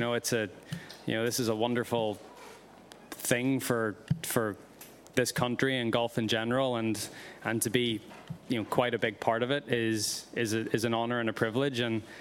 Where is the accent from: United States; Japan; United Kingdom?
United Kingdom; Northern Ireland; I grew up in a just outside Belfast